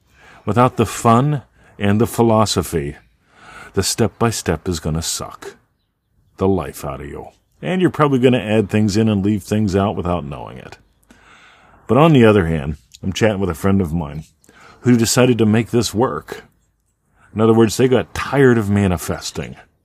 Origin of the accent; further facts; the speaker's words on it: Pennsylvania, United States; I grew up in Pennsylvania, and it took like 24 hours to drive to Disneyland or Disney World